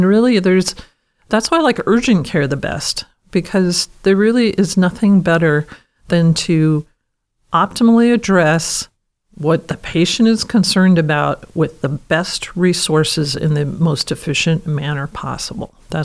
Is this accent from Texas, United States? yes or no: no; California, United States; I grew up in the Bay Area.